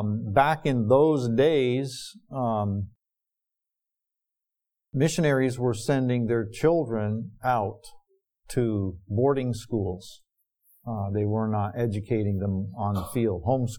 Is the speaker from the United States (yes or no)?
no; Liberia; born there; I was born in Africa. My parents were missionaries there. In West Africa, Liberia, West Africa. And I remember coming back on furlough at least twice when I was a little boy coming here.